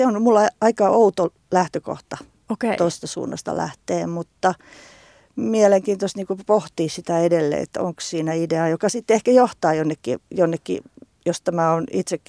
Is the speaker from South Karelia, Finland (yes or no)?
yes; Lemi, South Karelia, Finland; mä oon itse syntyisin kansakoulusta, kahden opettaja, mun vanhemmat oli opettajia, että Lemiltä kahdesta, yhdessä koulussa asuttiin ja sitten muutettiin toiseen kouluun, hirsirakenteeseen kyläkouluun